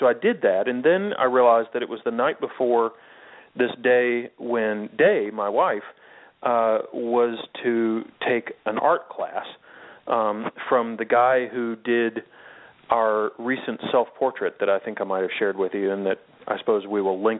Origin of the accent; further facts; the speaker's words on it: Kentucky, United States; Well, no. Yes, I'm from Kentucky, but not really an authority.